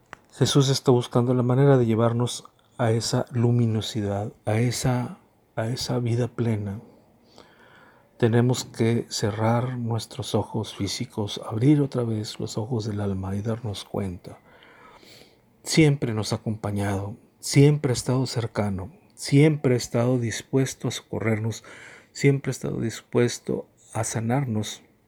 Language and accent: Spanish; Mexico; Nuestro pueblo mexicano es rico en frases, en proverbios.